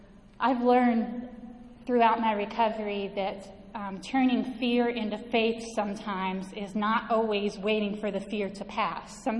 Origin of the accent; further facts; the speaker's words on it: Winchester, Virginia, United States; I'm from Winchester, Virginia.